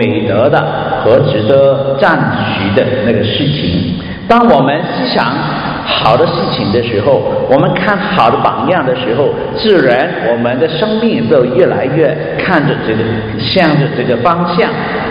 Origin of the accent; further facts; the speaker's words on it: Tai Po, New Territories, Hong Kong; 我小的时候是在香港大埔啊，长大的啊，大埔的啊。